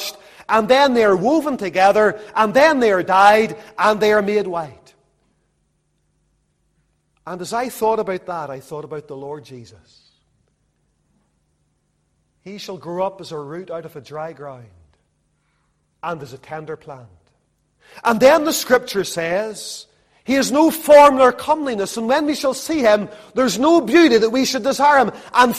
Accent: Lisburn, Northern Ireland, United Kingdom; Whenever I was a little boy growing up in Lisburn, the linen industry in Lisburn, years before I was born, had been a thriving industry.

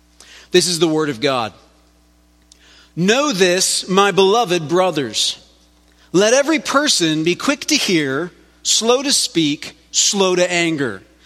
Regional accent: United States; I am American.

